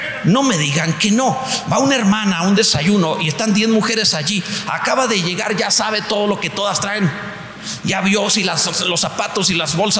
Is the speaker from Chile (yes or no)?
no; Mexico; Soy mexicano.